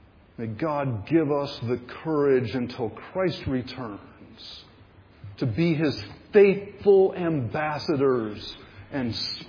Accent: Raleigh, North Carolina, United States; I grew up in Raleigh, North Carolina. The city high school where I played basketball was the place where Pete Maravich had played his final season.

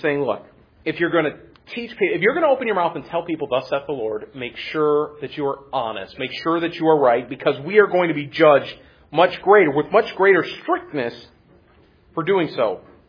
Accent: Michigan, United States; As you all know, we're from Michigan. Canada's close.

